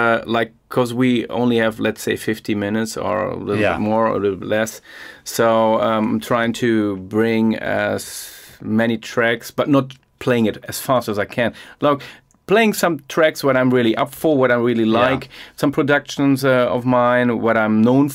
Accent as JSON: {"language": "English", "region": "North Rhine-Westphalia", "country": "Germany", "tie": "born or raised there", "lives_now": "Berlin, Germany", "said": "I grew up in the Ruhr area and this is still my home. It will ever be my home because I grew up there and all my real old friends are there."}